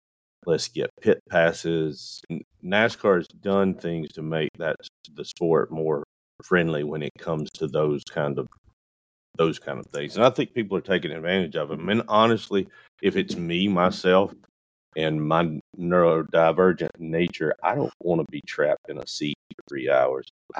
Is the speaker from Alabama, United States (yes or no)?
yes; Alabama, United States; That's how born and raised in Talladega County. It was kind of just a part of everything.